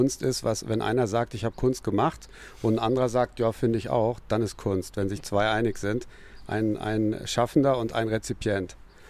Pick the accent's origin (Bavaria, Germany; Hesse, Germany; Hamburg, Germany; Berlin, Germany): Berlin, Germany; ich bin Lichtkünstler aus Berlin